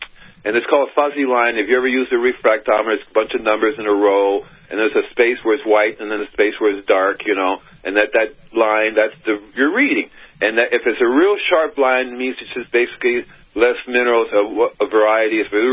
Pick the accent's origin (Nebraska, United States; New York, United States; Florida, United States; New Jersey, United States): Florida, United States; Miami; also born or lived in Gainesville; I mean, I'm originally from Miami, Florida, right?